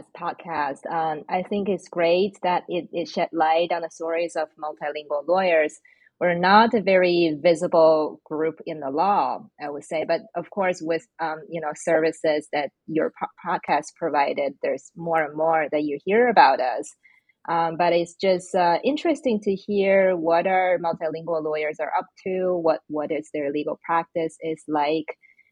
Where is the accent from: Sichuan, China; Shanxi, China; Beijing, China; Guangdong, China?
Beijing, China; moved away as an adult; now in United States; So I'm from China. I was born and raised in Beijing, China. Spent 2/3 of my life in China, and I moved to the United States in my early 20s for law school. So primarily lived in China and the U.S.